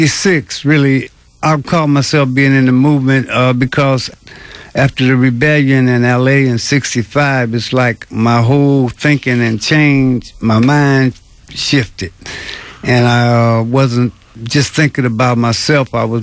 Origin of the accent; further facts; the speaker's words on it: Detroit, Michigan, United States; moved away; Although we came from Detroit, it was like how people come from the South.